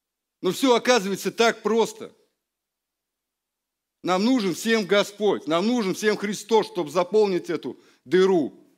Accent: Russia; born there; И мы не случайно родились в России, не случайно родились у своих родителей. Живем сегодня в Тольятти тоже не случайно.

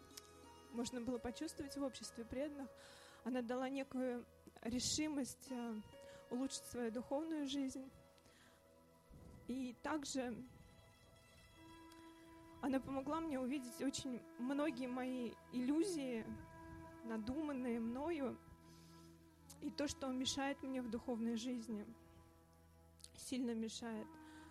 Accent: Penza, Penza Oblast, Russia; я из Пензы, с мужем приехали.

